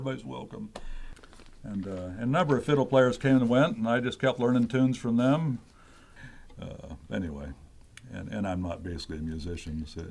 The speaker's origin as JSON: {"language": "English", "region": "California", "country": "United States", "said": "I didn't grow up in an old-time music family, and you know, I came from the Bay Area"}